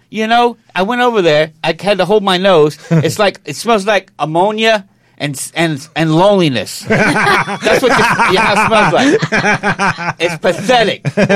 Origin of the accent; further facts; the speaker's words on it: Coney Island, New York, United States; No, I'm from Coney Island.